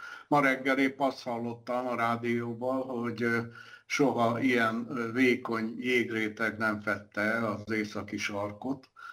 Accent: Budaörs, Pest, Hungary; mert én budaörsi vagyok

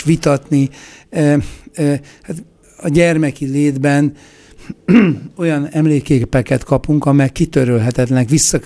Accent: Budapest, Hungary; én budapesti vagyok, tehát itt van egy szubjektív elhajlás természetesen

